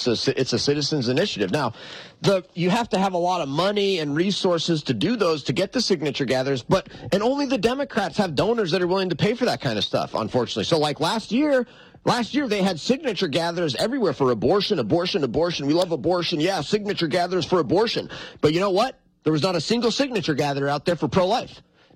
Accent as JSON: {"language": "English", "town": "Manhattan", "region": "Montana", "country": "United States", "tie": "born or raised there", "said": "Let's go to Matt in my hometown of Manhattan, Montana."}